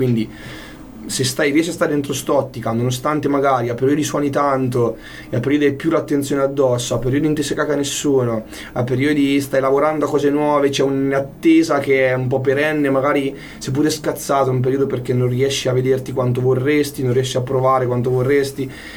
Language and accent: Italian; Gubbio, Umbria, Italy; also born or lived in Bologna; io sono di Gubbio, vivo a Gubbio, cioè sono tornato a vivere a Gubbio dal lockdown. Fino a prima stavo a Bologna anch'io.